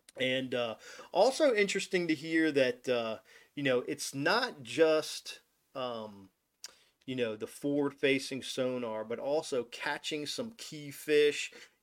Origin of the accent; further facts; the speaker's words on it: Del Rio, Texas, United States; possibly down there at Lake Amistad, my hometown, in Del Rio, Texas.